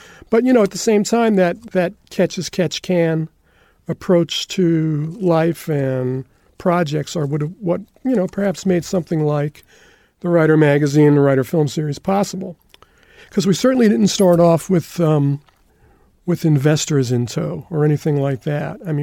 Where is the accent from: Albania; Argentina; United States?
United States; New York; Well, I came from Westchester County. It's one of the suburbs of New York City.